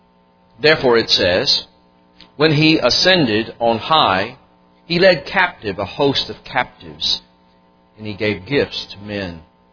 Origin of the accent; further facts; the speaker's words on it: Louisville, Kentucky, United States; I grew up in Louisville, Kentucky. There were a number of churches in the Louisville area that were 300 plus.